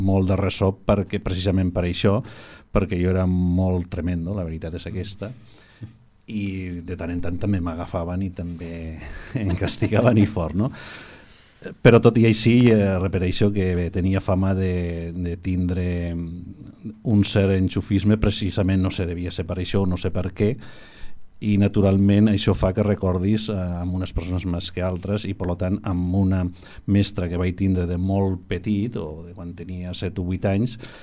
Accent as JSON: {"language": "Catalan", "town": "San Román de Morrano", "region": "Aragon", "country": "Spain", "tie": "born or raised there", "said": "Doncs mai néixer en un poble de la província d'Osca que es diu Sant Román de Morrano."}